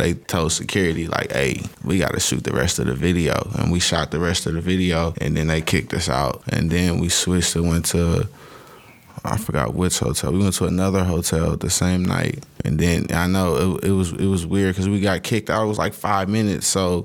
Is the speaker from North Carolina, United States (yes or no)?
no; Florida, United States; No, I'm from Florida, but I've been living down here in Texas for a good minute.